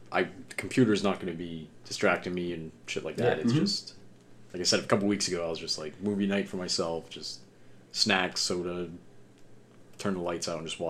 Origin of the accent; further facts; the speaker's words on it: Fort Kent, Maine, United States; Like, growing up in Fort Kent, we had that little theater.